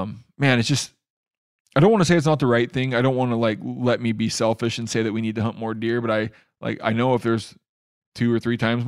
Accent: Washington, United States; I drew a mountain goat tag in my home state of Washington.

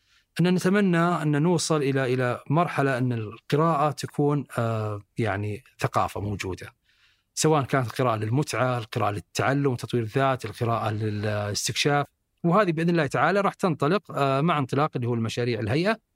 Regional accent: Saudi Arabia; تجربة الآن موجودة عندنا في السعودية.

